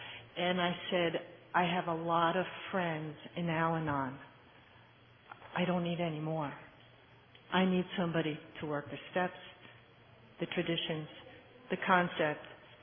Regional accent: Florida, United States; I'm not from Chicago. I'm from Florida.

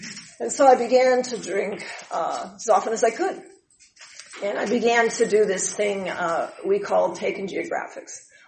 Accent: Montana, United States; I grew up in Montana. We have reservations there.

